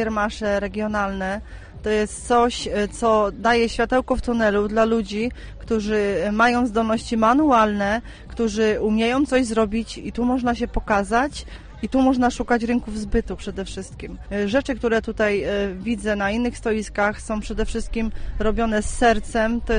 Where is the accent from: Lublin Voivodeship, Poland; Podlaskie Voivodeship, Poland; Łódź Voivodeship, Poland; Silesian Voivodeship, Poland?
Łódź Voivodeship, Poland; Skomlin; Pochodzę ze Skomlina.